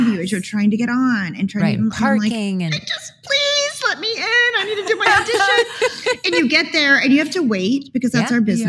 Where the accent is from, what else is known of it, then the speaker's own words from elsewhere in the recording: the South, United States; my family loved, I'm from the South.